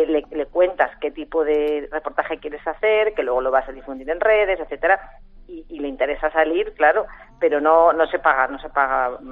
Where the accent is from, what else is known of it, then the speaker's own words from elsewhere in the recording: León, Castile and León, Spain; Yo soy de León.